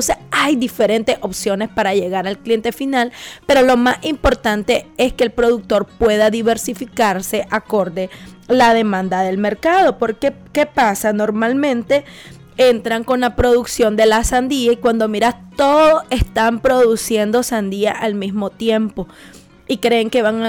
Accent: Matagalpa, Nicaragua; soy del departamento de Jinotega, soy del departamento de Matagalpa.

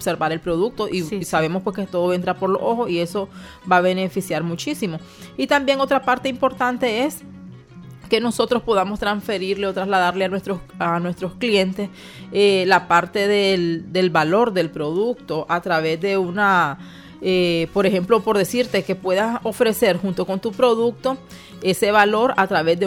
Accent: Nicaragua; como nicaragüenses

